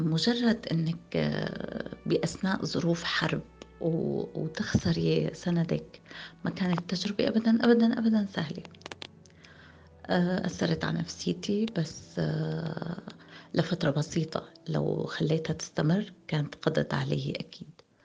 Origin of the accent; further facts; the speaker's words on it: Raqqa, Raqqa Governorate, Syria; also born or lived in Aleppo; نحن كنا بمحافظة، انا ولدت وتربيت بمحافظة الرقة، طلعت منها من هنيك لمحافظة حلب لما تزوجت وضليت 15 سنة.